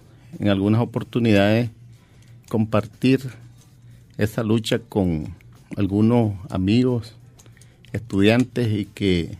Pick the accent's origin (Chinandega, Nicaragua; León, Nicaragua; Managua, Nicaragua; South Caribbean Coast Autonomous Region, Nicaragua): León, Nicaragua; now in Matagalpa, Nicaragua; Yo estoy de León.